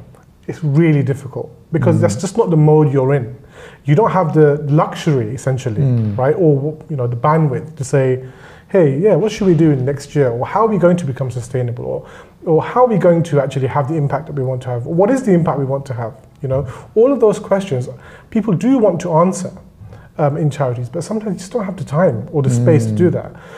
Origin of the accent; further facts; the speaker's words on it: Walthamstow, London, United Kingdom; for me, home is Walthamstow. I know I'm originally from India, Pakistan, my parents are, and I have this background, and I'm proud of that. But home is still Walthamstow.